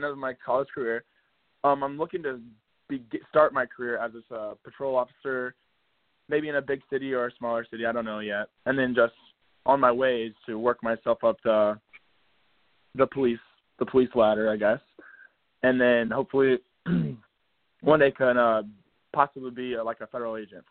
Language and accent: English; Macomb, Ohio, United States; My hometown is Macomb, Ohio, just on the outskirts of Findlay, Ohio, and just before, like an hour away from Tiffin.